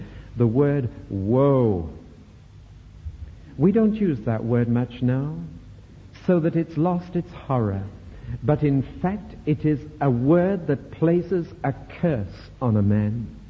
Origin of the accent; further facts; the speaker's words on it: North East England, United Kingdom; from my home country, Northumberland